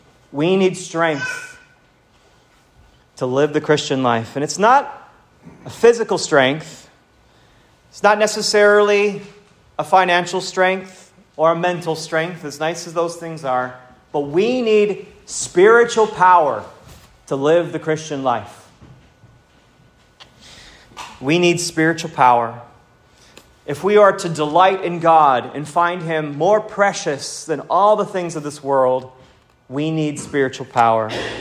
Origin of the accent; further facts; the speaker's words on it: Montana, United States; I was born in Montana, and I spent my early days in very rural Montana.